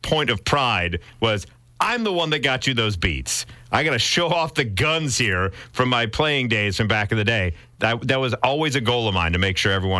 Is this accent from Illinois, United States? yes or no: yes; Chicago, Illinois, United States; also born or lived in Quad Cities; I thought, coming from, the Quad Cities, and I grew up around Chicago, I'm like, how big can this actually be?